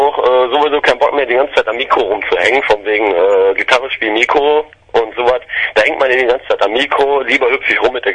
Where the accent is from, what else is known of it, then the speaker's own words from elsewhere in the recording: Duisburg, North Rhine-Westphalia, Germany; Wir kommen aus Nordrhein-Westfalen, aus dem Duisburg, aus dem tiefsten Herzen des Ruhrports, würde ich mal so sagen.